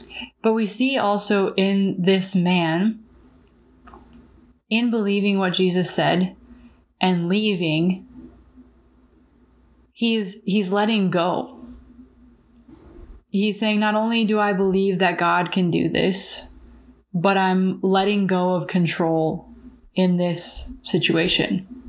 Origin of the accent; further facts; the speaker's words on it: Midwest, United States; So growing up in the Midwest, small town, all of that stuff, never used it, never really had to.